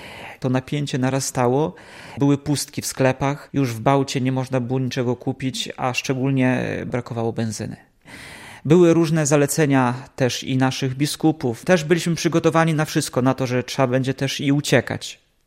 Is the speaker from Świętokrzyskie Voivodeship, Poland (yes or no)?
no; Sokółka, Podlaskie Voivodeship, Poland; now in Ukraine; pochodzę z Podlasia, z Sokółki, z archidiecezji białostockiej.